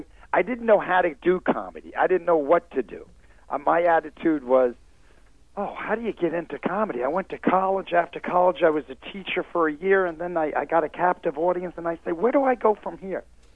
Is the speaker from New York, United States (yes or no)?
yes; Queens, New York, United States; Well, you know, when I was a kid, we were real poor growing up in Queens, New York. And my father was a hard worker. My mother was a waitress.